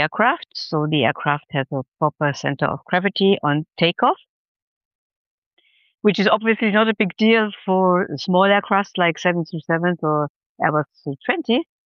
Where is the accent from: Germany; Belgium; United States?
Germany; Munich, Bavaria; English is a second language; couple of years to improve my English, went to college there, and when I returned to Munich, which is my hometown, I joined with 22 years Lufthansa